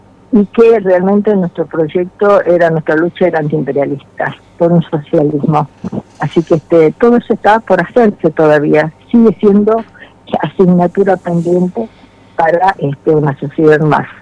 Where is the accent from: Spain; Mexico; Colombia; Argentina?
Argentina; Tucumán; yo vengo desde Tucumán